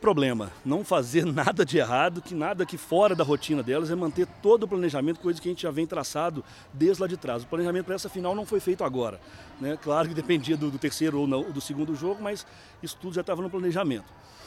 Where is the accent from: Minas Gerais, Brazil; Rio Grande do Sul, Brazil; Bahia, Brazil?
Minas Gerais, Brazil; Belo Horizonte; sou de BH